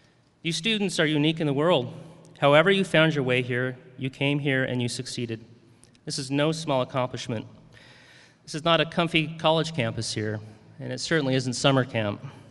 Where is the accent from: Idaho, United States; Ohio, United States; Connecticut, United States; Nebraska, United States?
Idaho, United States; Pocatello; So back in 88, I was hanging around my hometown, Pocatello, Idaho.